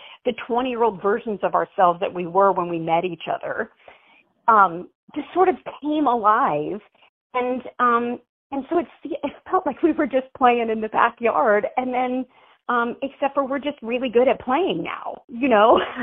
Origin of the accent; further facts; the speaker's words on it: Kentucky, United States; also born or lived in New York City; Well, so I grew up in Kentucky, and I loved country music.